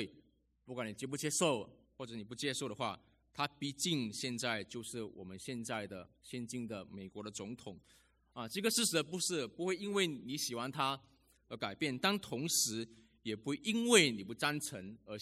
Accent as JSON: {"language": "Chinese", "country": "Malaysia", "tie": "born or raised there", "said": "我出生在马来西亚我自小就是一个在多元文化背景长大的孩子当我出生长大的时候在我的身边里面不但只有华人，有马来人，有印尼人，有菲律宾人，还有土著"}